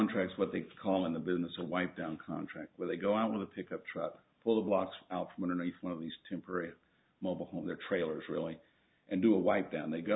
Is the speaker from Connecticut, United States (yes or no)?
no; Orlando, Florida, United States; the attorney for New Way, the appellant. I'm from Orlando, Florida.